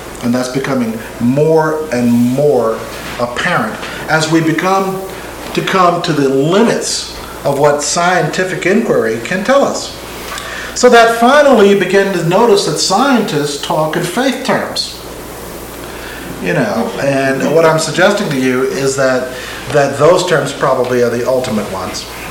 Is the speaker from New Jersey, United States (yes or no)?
yes; Newark, New Jersey, United States; I'm from Newark, New Jersey, and Newark has one of the best, particularly colonial, pre-colonial libraries.